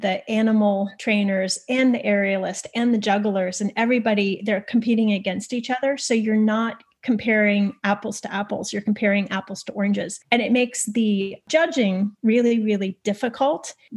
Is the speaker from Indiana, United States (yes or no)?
no; Massachusetts, United States; We grew up in Western Massachusetts and our family had moved just north of the border to Vermont.